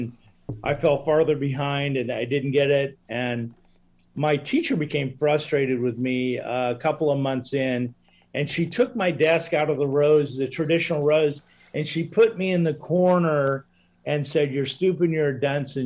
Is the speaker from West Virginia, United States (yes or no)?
no; Oregon, United States; Yeah, I grew up in the States in a small rural town in Southern Oregon in the 60s and, had amazing parents.